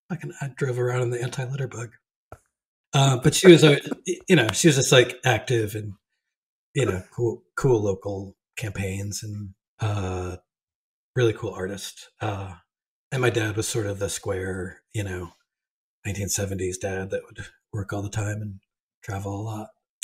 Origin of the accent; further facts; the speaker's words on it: Newport, Rhode Island, United States; Newport, Rhode Island. If you know about it, it's famous for like the Great Gatsby